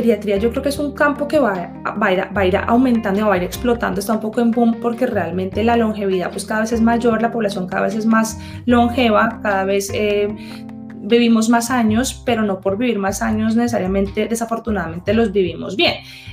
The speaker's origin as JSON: {"language": "Spanish", "country": "Colombia", "said": "soy médico, especialista en medicina interna y en geriatría, soy colombiana. Me formé en la Universidad Javeriana de Bogotá."}